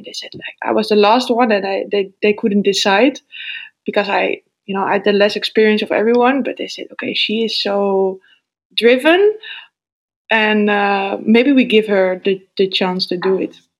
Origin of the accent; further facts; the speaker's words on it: Zoetermeer, South Holland, Netherlands; English is a second language; started sailing when I was pretty young, when I was like 6 or 7 years old, on a local lake in Zoetermeer, my hometown.